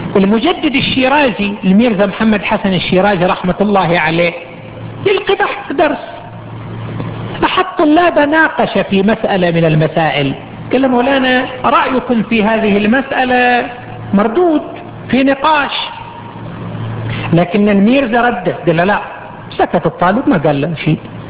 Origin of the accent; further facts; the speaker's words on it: Qatif, Eastern Province, Saudi Arabia; كان عندنا في القطيف